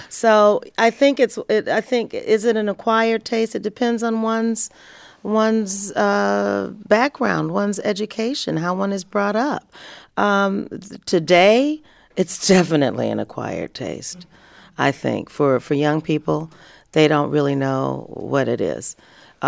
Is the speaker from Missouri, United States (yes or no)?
no; Flint, Michigan, United States; I grew up in Flint, Michigan